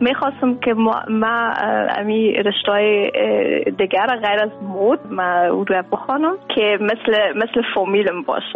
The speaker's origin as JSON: {"language": "Persian", "region": "Kabul", "country": "Afghanistan", "also_born_or_lived": "Pakistan", "moved": "yes", "lives_now": "Netherlands"}